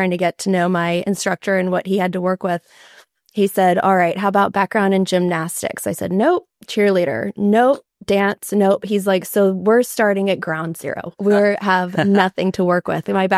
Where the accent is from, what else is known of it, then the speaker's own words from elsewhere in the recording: Costa Rica; So I grew up in Costa Rica. I felt like I had to pay homage to my upbringing.